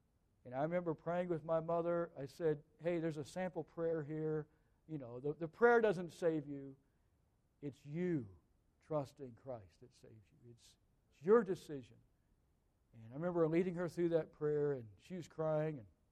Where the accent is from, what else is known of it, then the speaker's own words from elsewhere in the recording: Indiana, United States; born there; My brother was still on the farm that I was born on up in Indiana.